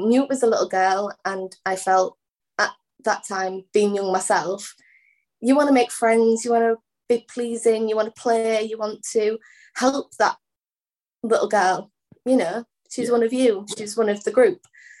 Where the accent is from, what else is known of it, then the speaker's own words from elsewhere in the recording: Bradford, Yorkshire and the Humber, United Kingdom; when I was about, I'd say 10, I moved to a different side of the country. I moved from Bradford to East Yorkshire, right on the coast